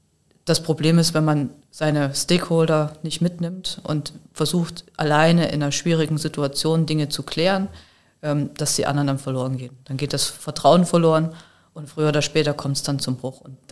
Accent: Leipzig, Saxony, Germany; born there; moved away; Ich bin gebürtige Leipzigerin, bin seit 25 Jahren im Rhein-Main-Gebiet

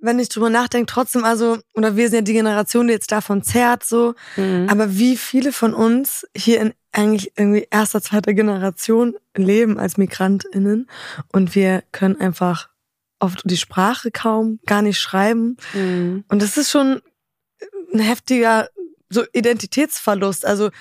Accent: Germany; born there; Ich bin in Deutschland geboren, aber nur g

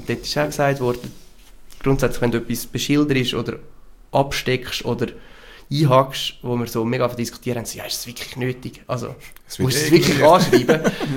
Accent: Central Switzerland, Switzerland; und es ist halt mit viel Aufwand verbunden bei uns in der Zentralschweiz. Wir sind viele umeinander fahren.

